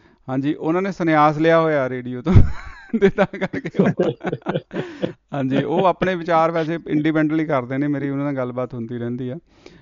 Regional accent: Punjab, India; moved away; ਅਸੀਂ ਇੰਡੀਆ ਦੇ ਹਿਸਾਬ ਨਾਲ, ਪੰਜਾਬੀ ਹਿਸਾਬ ਨਾਲ ਅਸੀਂ ਇਹ ਕਹਿੰਦੇ ਅਸੀਂ ਕਮਾਉਣ ਆਏ ਹਾਂ, ਅਸੀਂ ਪੈਸੇ ਲੈ ਕੇ ਨਹੀਂ ਆਉਂਦੇ

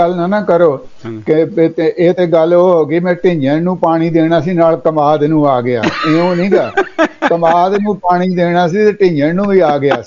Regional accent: Amritsar, Punjab, India; ਤੇ ਉਹ ਅੰਮ੍ਰਿਤਸਰ ਸਾਡਾ ਸ਼ਹਿਰ ਆ, ਗੁਰੂ ਕੀ ਨਗਰੀ ਆ, ਗੁਰੂ ਰਾਮਦਾਸ ਸਾਹਿਬ ਨੇ ਵਸਾਇਆ ਹੋਇਆ, ਪਰ ਰਹਿੰਦੇ ਤਾਂ ਅਸੀਂ ਆ ਨਾ ਉੱਥੇ।

